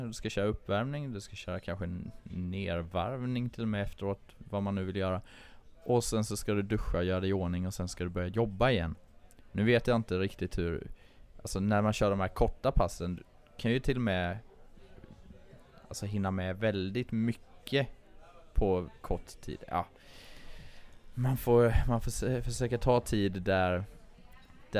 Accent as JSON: {"language": "Swedish", "region": "Småland", "country": "Sweden", "tie": "born or raised there", "lives_now": "Stockholm, Sweden", "said": "hade jag bott hemma i Småland nu, det var ju bara fri lejd."}